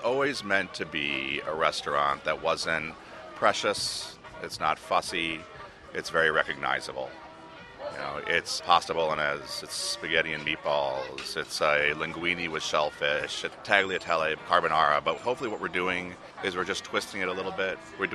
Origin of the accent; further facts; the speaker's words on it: Ann Arbor, Michigan, United States; I was originally from Ann Arbor. I still have family in Ann Arbor.